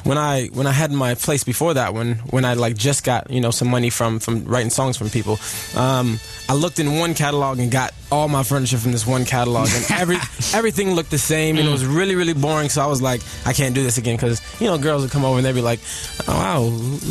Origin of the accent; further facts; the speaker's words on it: Miami, Florida, United States; Yeah, born and raised in Miami.